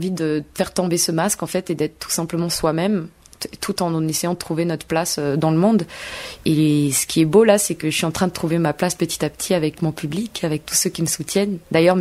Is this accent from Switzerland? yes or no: no; Madagascar; now in Poitiers, France; de revenir là où je viens. En tout cas, enfin moi je suis arrivée de Madagascar, je suis arrivée à Poitiers